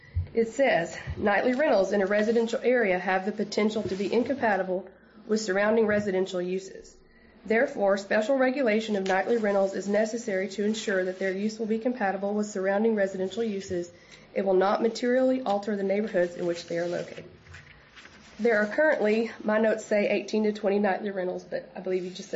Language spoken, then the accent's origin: English; Harrison, Arkansas, United States; generation native of the Ozarks, and I believe that we live in the most beautiful place on the planet. I grew up in Harrison, Arkansas